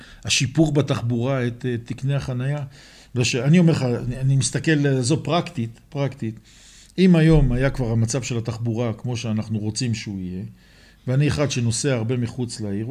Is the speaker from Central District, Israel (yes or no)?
no; Jerusalem, Jerusalem District, Israel; אנחנו ירושלמים, כמו תל אביבים, רוצים לנסוע בעיר